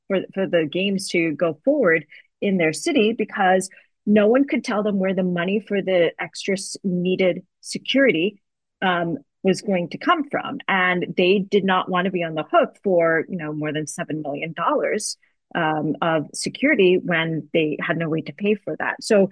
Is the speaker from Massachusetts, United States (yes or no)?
yes; Boston, Massachusetts, United States; One, again, returning to my hometown of Boston, it's Boston Stadium, but it is out in Foxborough